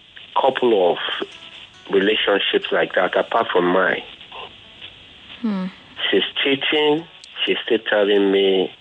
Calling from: Lagos, Nigeria; I'm calling from Ajah, Lagos.

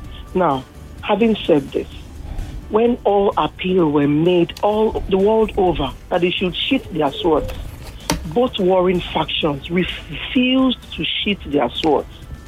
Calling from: Ikorodu, Lagos, Nigeria; calling from Ikorodu.

